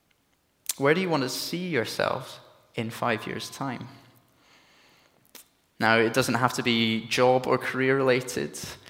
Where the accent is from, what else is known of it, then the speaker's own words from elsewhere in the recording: Edinburgh, Scotland, United Kingdom; I'm not from these parts. I'm from Edinburgh.